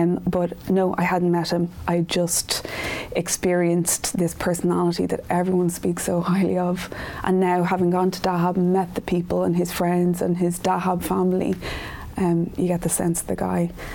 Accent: Ireland; I don't wear the pants of my wetsuit because I'm Irish and I'm always frozen.

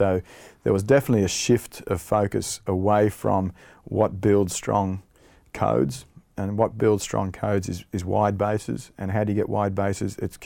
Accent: Canberra, Australian Capital Territory, Australia; And my hometown's actually Canberra.

